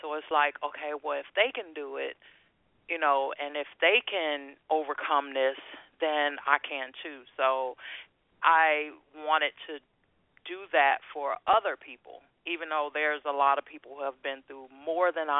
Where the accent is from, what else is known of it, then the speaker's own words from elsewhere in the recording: Gary, Indiana, United States; I was born and raised in Gary, Indiana, by the way.